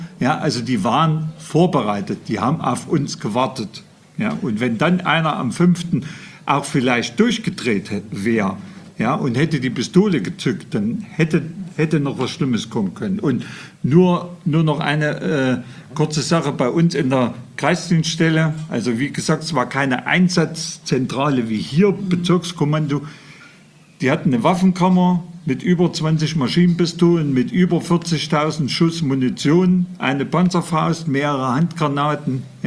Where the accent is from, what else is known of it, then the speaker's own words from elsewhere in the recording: Gotha, Thuringia, Germany; Also, und bei uns in Gotha war das anders.